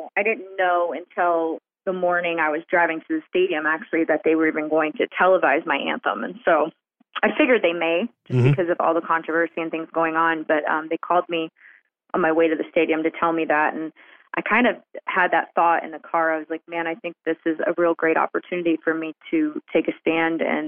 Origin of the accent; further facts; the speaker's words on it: the South, United States; Well, I grew up in the South, so I was around it a lot, you know, the racism thing and hearing, you know, the N-word every day of my life.